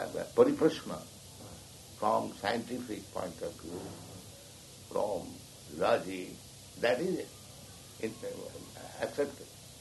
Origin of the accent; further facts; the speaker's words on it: India; Of course, we are Indian, we are poor, that is another thing.